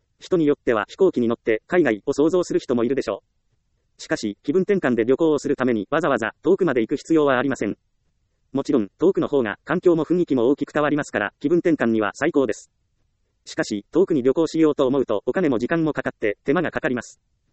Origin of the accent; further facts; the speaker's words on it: Ehime, Japan; 私の地元は愛媛です。